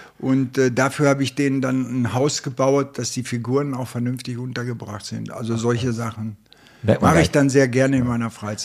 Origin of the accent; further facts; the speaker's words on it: Dortmund, North Rhine-Westphalia, Germany; ich komme aus Dortmund-Ewing und bin auch da beim TuS Ewing-Lindenhorst groß geworden. Bin mit 6 Jahren dort angefangen und habe dann den Sprung nach Dortmund eigentlich schon viel zu spät gemacht